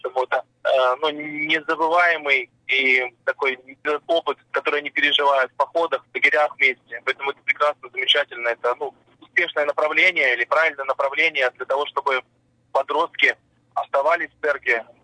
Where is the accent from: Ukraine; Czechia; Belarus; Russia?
Ukraine; Sevastopol, Crimea; Вот мы представляем Севастополь, я сам из Севастополя.